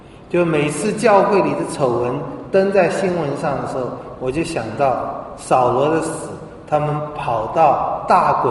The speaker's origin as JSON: {"language": "Chinese", "country": "China", "said": "这我们中国人比较迷信，大家都不敢啊"}